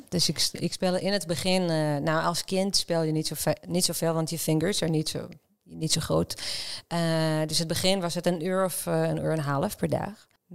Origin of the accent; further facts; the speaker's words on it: Beersheba, Southern District, Israel; Dutch is a second language; moved away as an adult; also born or lived in Haifa; now in Netherlands; Maar geboren in Haifa, opgegroeid in Beersheba.